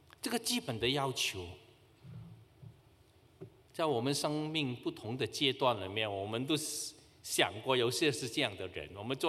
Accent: China

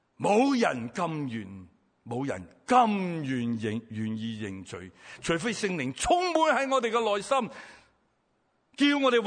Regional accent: Guangdong, China; 你看我哋广东人咧发呢个音啊

